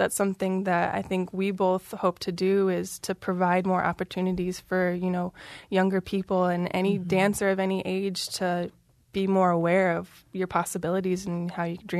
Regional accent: Michigan, United States; someone like me, who's been born and raised in Michigan her whole life

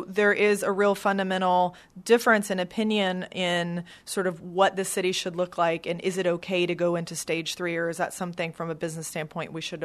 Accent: San Antonio, Texas, United States; born there; I was born in San Antonio. I'm the last person that wants this town to run out of water.

